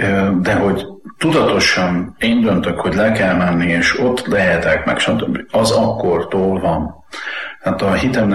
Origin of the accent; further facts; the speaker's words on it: Zalaudvarnok, Zala, Hungary; Szülővárosom Zalaszengló, mert csak ott volt szülőotthon, de én Zalaudvarnakon nőttem föl, és azt a helyet tartom szülőfalumnak.